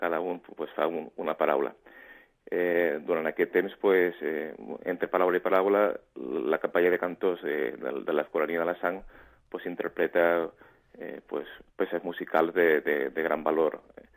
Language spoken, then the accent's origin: Catalan; Reus, Catalonia, Spain; Vull dir que tots els que som aquí de Reus la sentim com moltíssim, no?